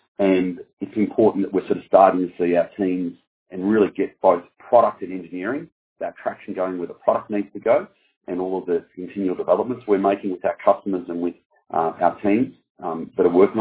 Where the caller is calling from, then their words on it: Melbourne, Victoria, Australia; I'm calling here from Melbourne.